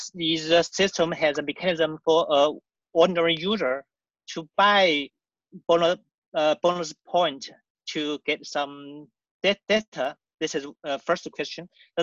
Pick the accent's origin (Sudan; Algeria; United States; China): China; Can you hear me? Yeah, yes. I'm from China.